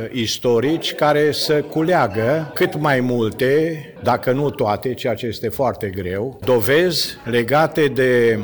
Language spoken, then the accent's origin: Romanian; Transylvania, Romania; Doi suntem ardeleni jet-beget, unul moldovean ardelenizat.